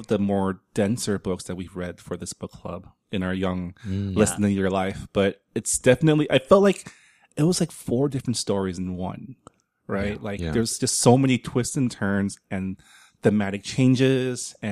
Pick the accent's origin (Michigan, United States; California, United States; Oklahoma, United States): California, United States; San Gabriel; But also growing up in San Gabriel, most of my friends in high school were Vietnamese